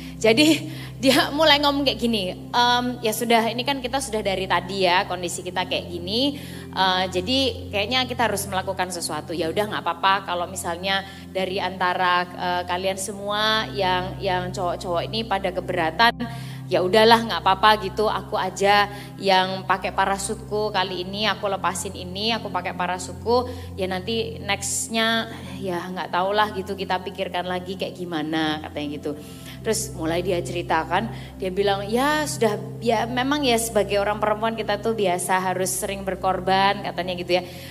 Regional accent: Java, Indonesia; kalau kita orang Jawa bilangnya itu gandolan gitu

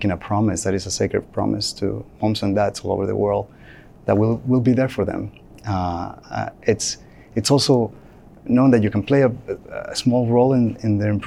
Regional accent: David, Chiriquí, Panama; when I came to that hospital in my hometown of David.

